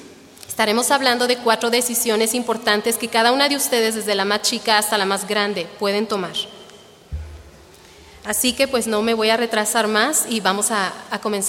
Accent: Chihuahua, Mexico; now in Michoacán, Mexico; Me casé en Chihuahua, de donde yo soy, con un estudiante de un instituto bíblico en aquel entonces, que era de aquí de Michoacán. Entonces pues nos casamos y nos venimos para acá.

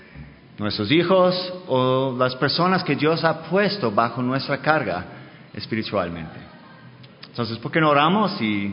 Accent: Denmark; now in Mexico; soy de Dinamarca. Tenemos 5 años viviendo aquí en México.

